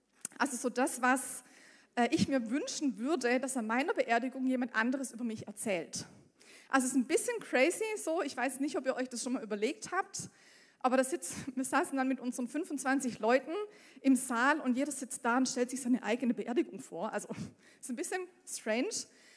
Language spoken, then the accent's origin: German; Rot am See, Baden-Württemberg, Germany; ich komme aus Roth am See, das ist in Süddeutschland. Wer das nicht kennt, danke. Und vielleicht hört man es an manchen Worten, die ich gebrauche, dass ich aus dem Süden komme.